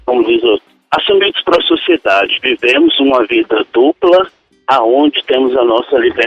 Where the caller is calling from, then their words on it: Campo Grande, Mato Grosso do Sul, Brazil; Eu falo de Campo Grande, Mato Grosso do Sul.